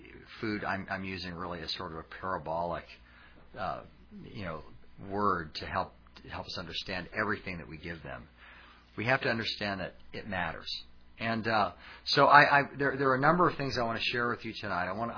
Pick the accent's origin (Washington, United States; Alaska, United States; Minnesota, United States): Alaska, United States; I was born in Alaska, and so growing up, I was aware of the wildness of that country